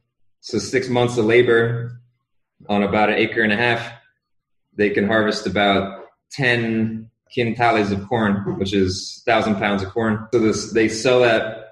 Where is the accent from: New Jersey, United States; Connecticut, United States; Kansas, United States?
New Jersey, United States; moved away as an adult; now in Guatemala; So, hello … I'm from New Jersey, USA, but I live here in Guatemala the past 3 years.